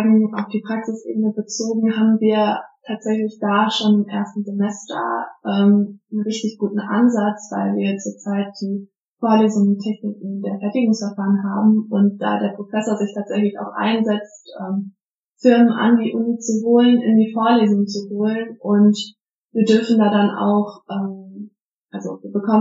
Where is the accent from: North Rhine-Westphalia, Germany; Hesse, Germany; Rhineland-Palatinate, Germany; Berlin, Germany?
Hesse, Germany; Frankfurt; ich komme jetzt aus dem Raum Frankfurt